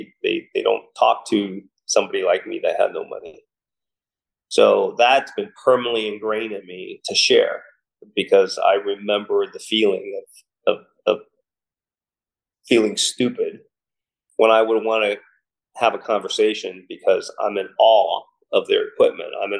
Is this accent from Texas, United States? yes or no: no; Newport Beach, California, United States; it's going to go to my hometown where I grew up and I was raised, where I learned fishing. That's Newport Beach, California.